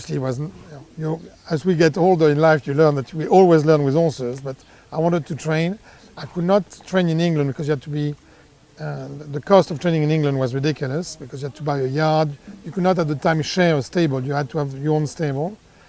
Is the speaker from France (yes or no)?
yes; Chantilly, Hauts-de-France, France; English is a second language; I grew up in Chantilly in a stable where my father trained, and my bedroom was like on top of a stall.